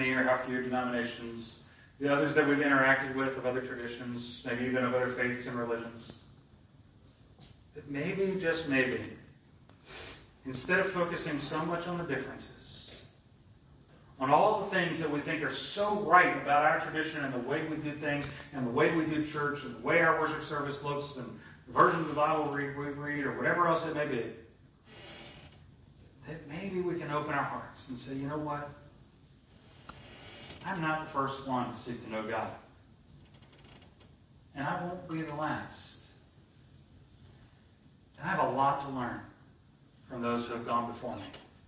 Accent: Baltimore, Maryland, United States; I remember talking to a nun at the church I grew up in Baltimore.

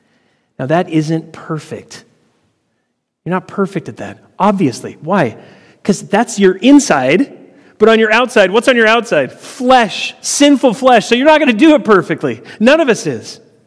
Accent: United States; born there; I obeyed because I was born in America, and that's my job, is to be a good Christian.

